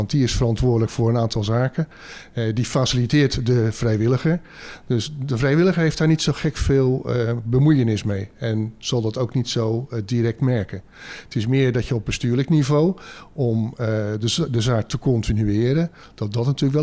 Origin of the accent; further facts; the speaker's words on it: Rodenrijs, South Holland, Netherlands; Ik ben zelf uit Roderijs. En je merkt dat eigenlijk nog wel eens een beetje dorps is.